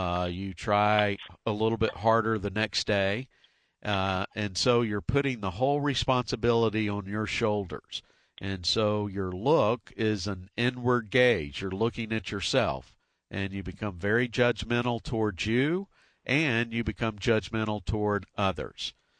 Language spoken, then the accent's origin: English; the South, United States; You know, I grew up down in the South, and we had the blue laws, and, you know, everything closed on Sunday